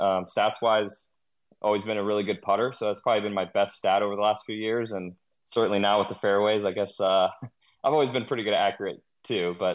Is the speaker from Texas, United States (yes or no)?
no; St. Louis, Missouri, United States; I grew up in St. Louis, and his dad and my dad were good pals playing at, of course, Whitmore in St. Louis.